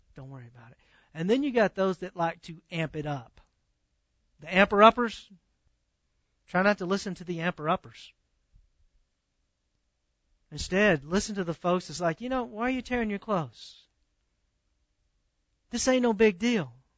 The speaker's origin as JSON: {"language": "English", "region": "Texas", "country": "United States", "said": "Man, I'm from East Texas. You at least come to the door."}